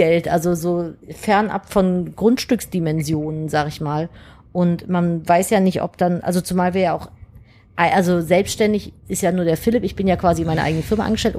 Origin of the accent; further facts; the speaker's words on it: Cologne, North Rhine-Westphalia, Germany; ich bin in Köln-Nippes groß geworden und wir haben zu sechst in einer 50 Quadratmeter Wohnung gewohnt